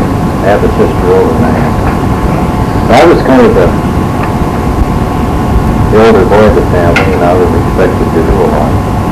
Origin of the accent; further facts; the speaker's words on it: Montana, United States; also born or lived in Roundup; Well, I was born in Roundup, Montana, which is 40 miles north. Then I grew up on a ranch south of Muscle Shell, which is Muscle Shell 26 miles east of Roundup.